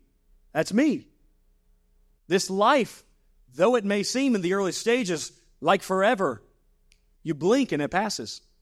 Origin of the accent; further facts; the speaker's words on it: Monroe, North Carolina, United States; I grew up around the Charlotte area, Monroe, just the outskirts of Charlotte there.